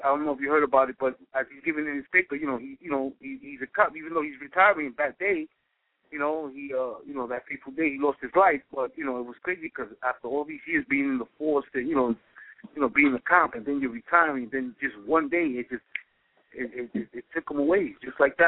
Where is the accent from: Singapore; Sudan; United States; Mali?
United States; New York City, New York; if you're a New Yorker, like myself, who's born and raised in New York City